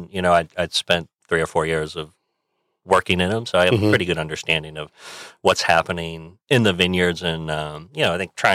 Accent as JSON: {"language": "English", "region": "Virginia", "country": "United States", "tie": "born or raised there", "also_born_or_lived": "Connecticut", "said": "I grew up in Virginia, and I was born in Connecticut, moved down to Virginia."}